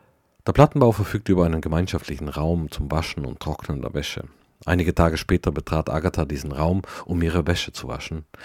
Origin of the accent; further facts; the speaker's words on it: Trentino-Alto Adige, Italy; now in Berlin, Germany; Daraufhin outete ich mich als Südtiroler